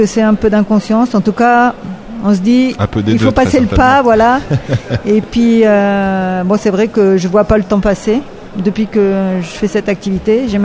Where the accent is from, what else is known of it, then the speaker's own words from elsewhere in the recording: Toulouse, Occitanie, France; Je suis au sud-est de Toulouse, à 15 kilomètres. Donc, on peut dire que je viens de Toulouse, en fait.